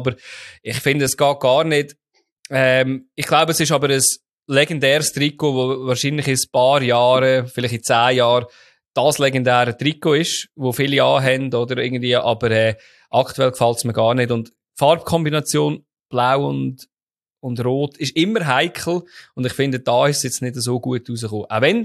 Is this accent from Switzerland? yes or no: yes; Switzerland; Das ist halt sehr ähnlich wie auch, Servet bei uns in der Schweiz, oder?